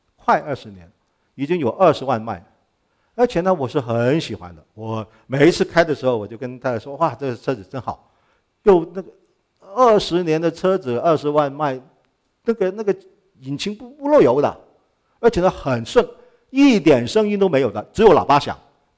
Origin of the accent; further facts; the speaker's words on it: Hong Kong; 我是从香港长大的，你要知道啊。